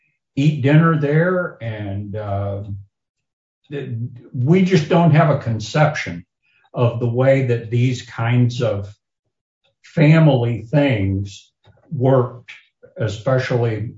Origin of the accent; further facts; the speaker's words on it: Kentucky, United States; moved away; Of course, I grew up in the South and then moved to the Northwest. And here we don't do that kind of thing. In Kentucky, where I grew up